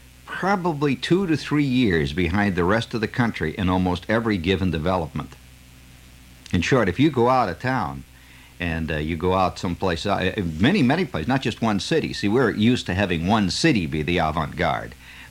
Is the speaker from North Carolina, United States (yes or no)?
no; New York, United States; but as a New Yorker, I have come to believe it's true.